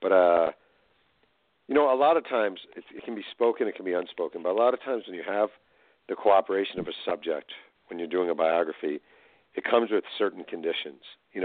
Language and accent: English; New York, United States; I'm from New York, you know, it's definitely a more sort of dog eat dog kind of world.